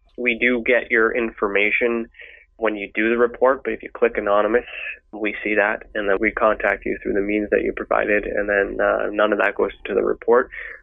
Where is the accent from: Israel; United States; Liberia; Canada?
Canada; So I'm Canadian, and I guess it was more so an option for those who wanted to support their home base